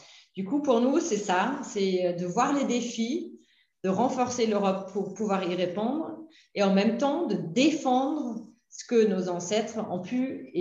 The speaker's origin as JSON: {"language": "French", "town": "Neuenburg am Rhein", "region": "Baden-Württemberg", "country": "Germany", "tie": "born or raised there", "second_language": "French", "said": "moi j'ai grandi à Neuenburg am Rhein, c'est vraiment à la frontière franco-allemande."}